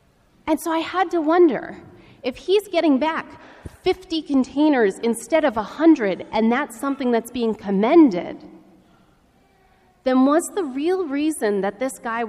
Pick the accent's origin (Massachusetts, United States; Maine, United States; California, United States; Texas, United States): Maine, United States; now in Arlington, United States; I'm the assistant rector at the Parish of the Epiphany. I live in Arlington. I'm from Maine.